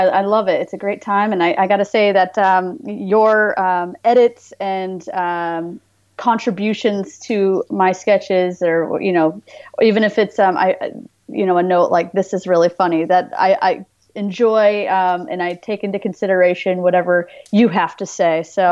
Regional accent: Massachusetts, United States; Yeah, I grew up in Massachusetts and my family lives in upstate New York

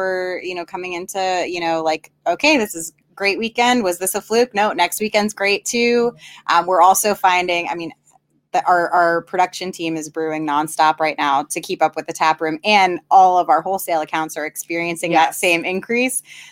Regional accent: New York, United States; I'm from New York. He's from North Jackson.

